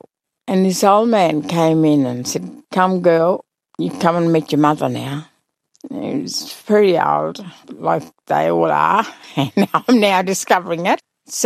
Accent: Queensland, Australia; growing up in North Queensland, this is where I had my grandma's help.

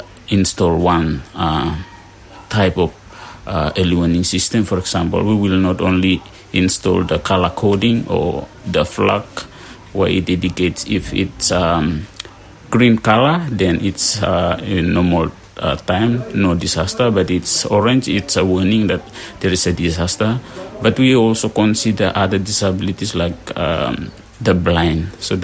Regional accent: Temotu, Solomon Islands; I'm from Temotu Province in the Solomon Islands.

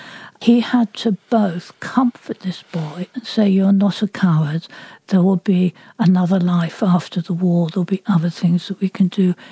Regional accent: England, United Kingdom; Well, I think, for, you know, that 1950s and being English, a girl like me, we weren't writers.

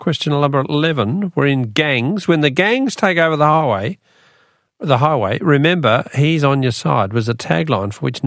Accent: Launceston, Tasmania, Australia; When I was a little kid, I grew up in Launceston when I was a very little kid.

